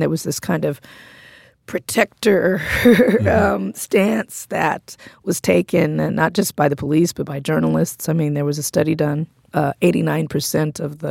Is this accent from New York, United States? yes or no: no; Compton, California, United States